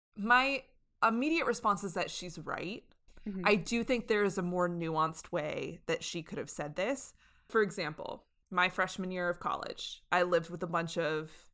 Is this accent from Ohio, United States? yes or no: no; Phoenix, Arizona, United States; When I was growing up in Phoenix, we had something called Peter Piper Pizza.